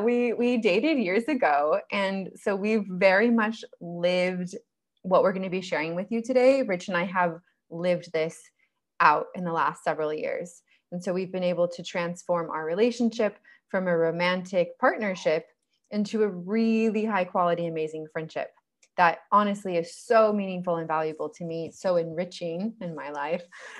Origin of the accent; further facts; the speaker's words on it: California, United States; now in Indonesia; I am from California. I've been living in Bali for the past several years.